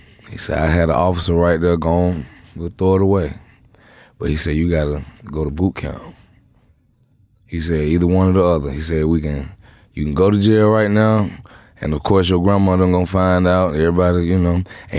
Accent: Atlanta, Georgia, United States; I'm from Southside Atlanta. You know what I'm saying? Cleveland Avenue. I done stayed in Cleveland Avenue, Pryor Road, Lakewood Village, Carver Home, all that.

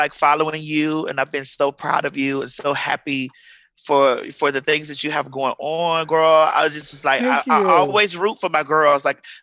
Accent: Miami, Florida, United States; as a Black trans person growing up in Miami

